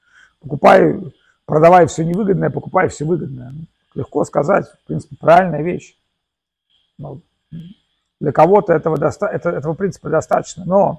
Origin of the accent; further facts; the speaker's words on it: Russia; вы откуда? Я говорю, из России.